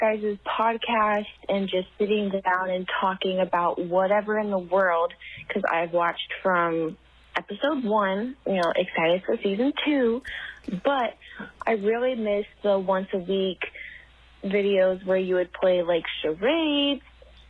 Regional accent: Kentucky, United States; I'm from Kentucky

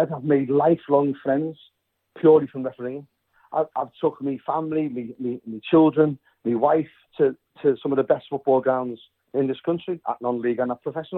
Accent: Liverpool, North West England, United Kingdom; now in Somerset, United Kingdom; I moved from Liverpool, from Anfield, one of the roughest areas in Europe at the time, a council estate, to Somerset.

